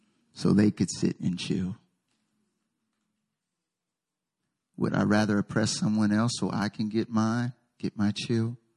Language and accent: English; the South, United States; For me, I'm from the South. And so I have a South United States.